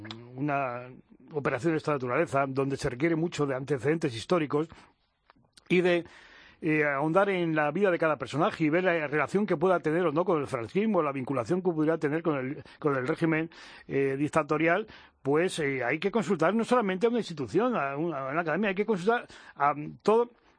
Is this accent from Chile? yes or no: no; Madrid, Community of Madrid, Spain; como madrileño